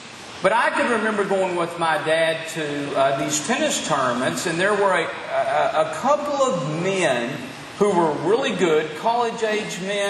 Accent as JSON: {"language": "English", "town": "Denison", "region": "Texas", "country": "United States", "tie": "born or raised there", "said": "I grew up in Denison, Texas, on Lake Texoma."}